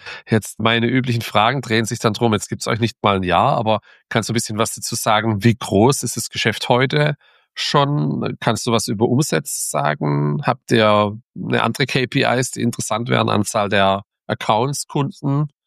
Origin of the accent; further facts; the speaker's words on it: Hamburg, Germany; Als Hamburger muss ich dich natürlich heute fragen